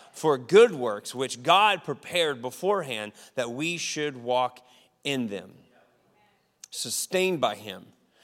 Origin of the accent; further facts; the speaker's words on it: West Virginia, United States; I grew up in West Virginia on a family land-owned area, and there was like four different portions of my family that lived on 80 acres